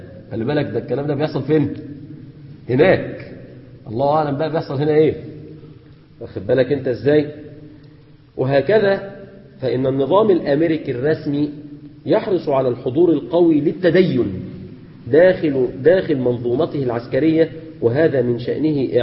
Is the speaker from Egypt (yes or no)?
yes; Egypt; عندنا في مصر العمل عبادة